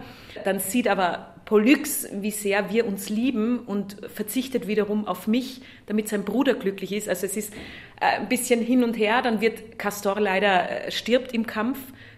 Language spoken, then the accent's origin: German; St. Kathrein am Hauenstein, Styria, Austria; Ich komme ja eigentlich auch aus der Oststeiermark, also nicht weit weg von hier. Aus St. Kathrein am Hauenstein. Also wir haben wirklich nur 600 Einwohner, da passiert nicht viel.